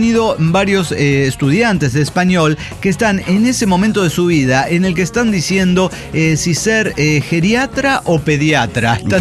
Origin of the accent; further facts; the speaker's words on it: Peru; now in United States; yo soy peruana, pero mi único deseo es, bueno, en realidad soy ciudadana americana.